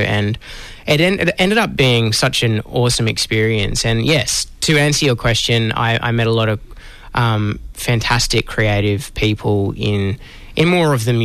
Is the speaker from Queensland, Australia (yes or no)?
yes; Cairns, Queensland, Australia; moved away as an adult; also born or lived in Perth; now in Melbourne, Australia; I grew up in Cairns and... left when I was like 19. I moved to Melbourne and I started studying at the Con there here in Melbourne